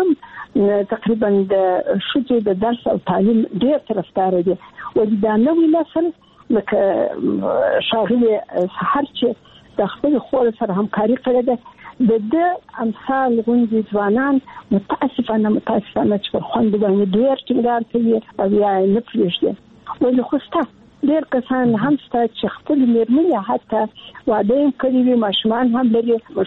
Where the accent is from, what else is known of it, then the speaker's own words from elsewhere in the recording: Kandahar, Afghanistan; also born or lived in Kabul; زه د کندهار یم، د کندهار د غونیا لالیسې کې مې زده کړې وکړې او کابل پوهنتون ته ولاړم په لیلیه کې ژوند کاوه او پوهنتون مې خلاص کړ.